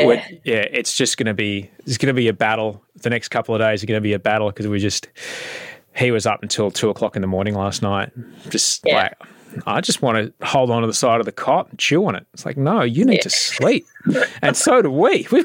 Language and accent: English; Queensland, Australia; You can tell I grew up in Queensland.